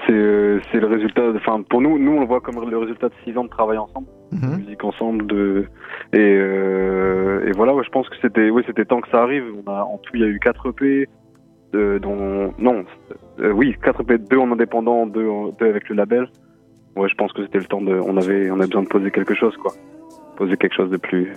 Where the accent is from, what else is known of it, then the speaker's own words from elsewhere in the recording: Hauts-de-France, France; Moi et Jock, on est nés, on a grandi dans le Nord, on y habite encore.